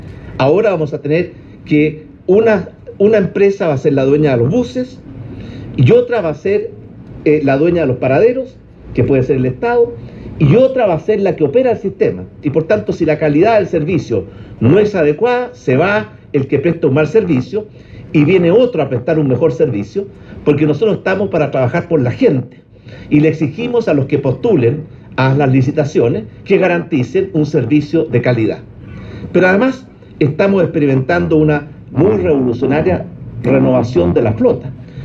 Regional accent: Chile; como los chilenos queremos, merecemos y vamos a tener.

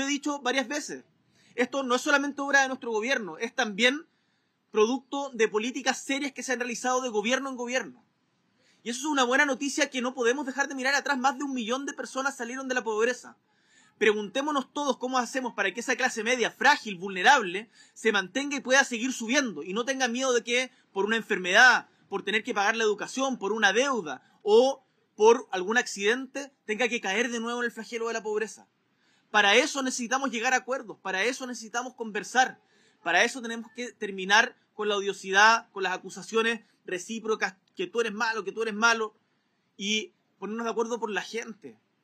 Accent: Magallanes, Chile; porque yo, siendo magallánico, estoy plenamente consciente

